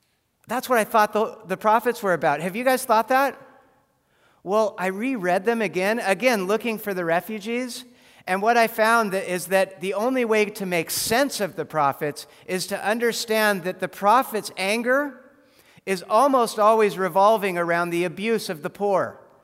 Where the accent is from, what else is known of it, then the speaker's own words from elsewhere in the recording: Fairbanks, Alaska, United States; I'm from Fairbanks, Alaska.